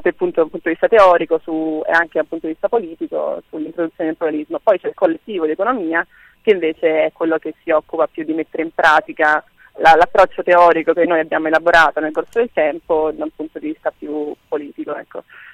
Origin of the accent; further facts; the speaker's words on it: Rome, Lazio, Italy; perché sono di Roma